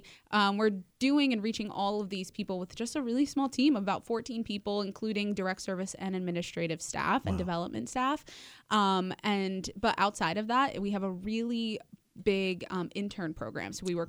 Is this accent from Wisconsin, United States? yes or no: no; New York, United States; I am from the Hudson Valley and, you know, I love it.